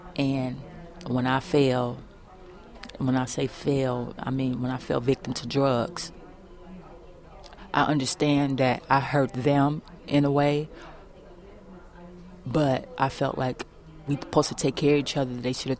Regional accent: Chicago, Illinois, United States; I could say, you know, growing up in Chicago, Illinois, in what they call, quote-unquote, the projects, you know, it's pretty rough.

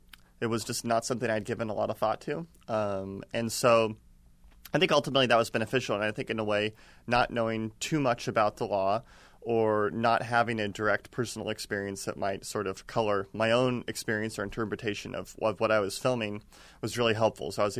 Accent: Oregon, United States; I just finished my first film, which was about my hometown in Oregon.

